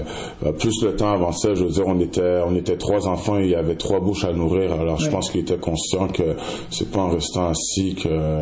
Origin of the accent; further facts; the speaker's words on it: Quebec, Canada; born there; Je suis né ici au Québec.